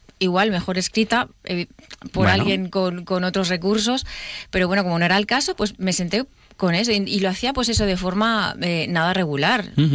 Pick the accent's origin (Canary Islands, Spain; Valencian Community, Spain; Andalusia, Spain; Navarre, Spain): Valencian Community, Spain; Valencia; yo soy de Valencia y vivía en Valencia